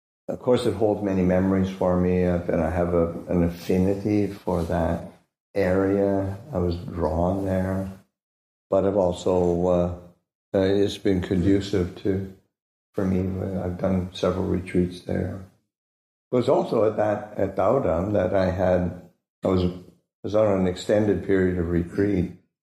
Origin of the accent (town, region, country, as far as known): Canada; born or raised there